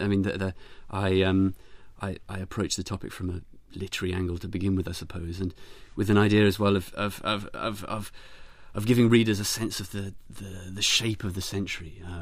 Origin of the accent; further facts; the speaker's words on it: Plymouth, South West England, United Kingdom; I grew up in Plymouth, near a Marine base